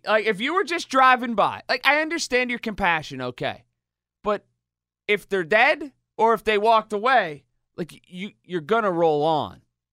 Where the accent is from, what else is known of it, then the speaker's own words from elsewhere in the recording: Sharpsburg, United States; there's some people I grew up with in Sharpsburg.